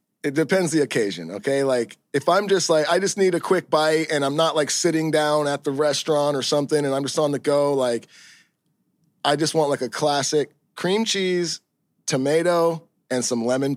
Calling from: Huntington Beach, California, United States; I am in Huntington Beach. I'm in my warehouse, actually, where we do the … rehearsals, and this is where I record my podcast.

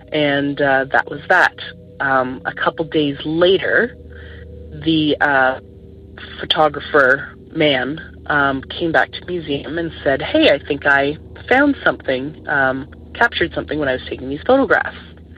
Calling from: Ontario, Canada

